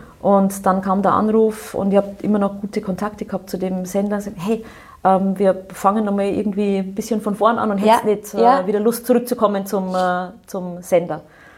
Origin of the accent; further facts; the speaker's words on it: Bavaria, Germany; Ich bin im Bayerischen Wald aufgewachsen, also in durchaus schneesicheren Regionen.